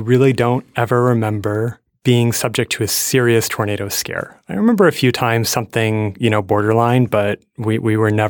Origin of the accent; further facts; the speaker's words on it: New York, United States; So, but from the age of 10 onward, I grew up in New York State and went to college there. And then to grad school in Boston. So I'm a Northeasterner, definitely.